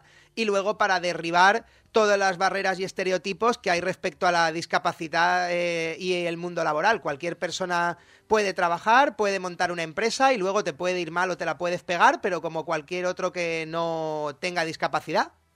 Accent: Alicante, Valencian Community, Spain; como alicantinos que somos, todos nuestros productos, proveedores, fábricas, es todo alicantino, o sea que más que Made in Spain es Made in Alicante

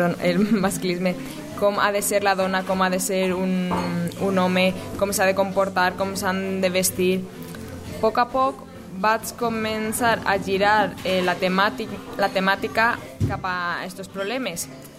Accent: Valencia, Valencian Community, Spain; soc de València i actualment treballo com a dissenyadora gràfica i il·lustradora.

